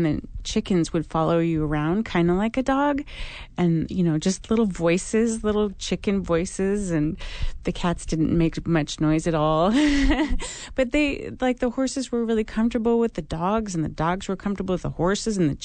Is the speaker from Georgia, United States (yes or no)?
no; Nome, Alaska, United States; born there; And so I was born in Nome, and it's a very special place to my family.